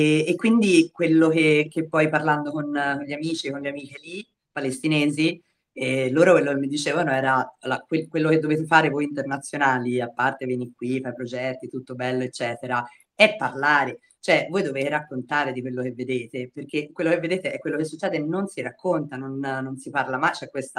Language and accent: Italian; Florence, Tuscany, Italy; Io sono fiorentina, ma i miei genitori sono una pugliese e un napoletano